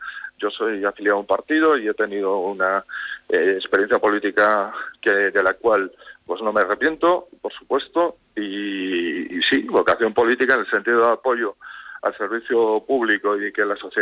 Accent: Vigo, Galicia, Spain; lo mejor que yo puedo hacer en este momento por Galicia y por mi tierra, por aquí en Vigo

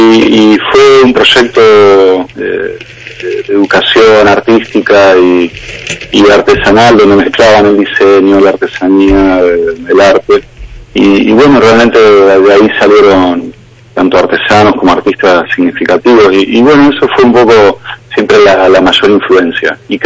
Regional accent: Rosario, Santa Fe, Argentina; now in Vigo, Spain; Hice una incursión por la Facultad de Bellas Artes en mi ciudad natal, en Rosario, en Argentina. Luego me fui formando en oficios en Granada, en joyería, en esmaltes al fuego, también aquí en Vigo estudié en la Escuela de Artes y Oficios

